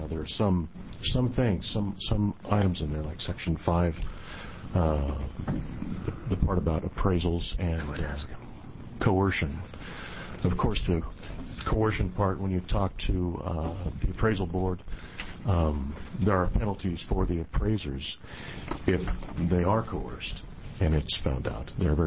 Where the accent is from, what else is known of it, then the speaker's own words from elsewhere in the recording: Albany, Oregon, United States; I'm from Albany, Oregon, obviously, and branch manager for Pathfinder's Mortgage there.